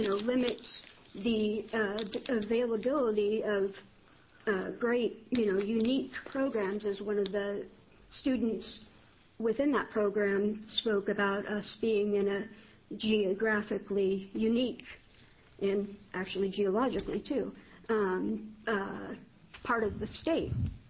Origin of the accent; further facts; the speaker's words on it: Ashland, Oregon, United States; I'll just restate … I'm from Ashland, 34 Croson.